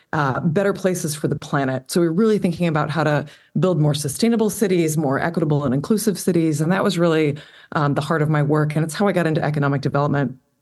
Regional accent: Illinois, United States; So I am a lifelong resident of the Great Lakes region. I was born here in Illinois, grew up here, and have been working most of my career in Chicago.

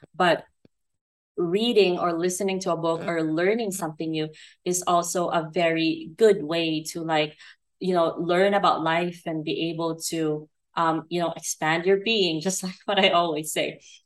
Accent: Philippines; English is a second language; So I speak English as a second language. I grew up in the Philippines. For those who don't know, I'm Filipina. Although my latest ancestry test, DNA test, showed that I was like 65% Chinese, 12% Vietnamese, and 12% Filipina.

